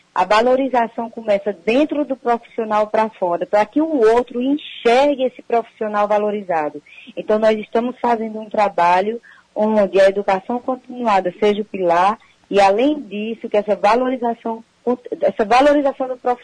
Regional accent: Araripina, Pernambuco, Brazil; born there; eu como a Eduarda somos de famílias humildes aí de Araripina. Eu morava lá no Planalto, é um bairro que eu tenho o maior orgulho de dizer que morava no Planalto. Sou nascida na Serra do Araripe

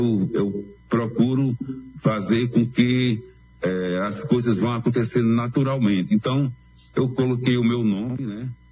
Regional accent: Pernambuco, Brazil; Essa questão da política em Pernambuco, nós que somos aqui do Sertão Central, temos sofrido bastante, né?

